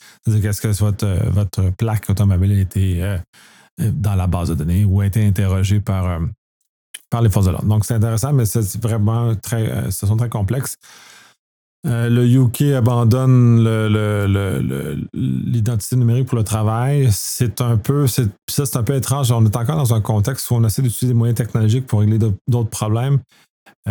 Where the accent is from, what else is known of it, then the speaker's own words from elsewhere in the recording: Canada; Bon, en tant que Canadien, on a le même problème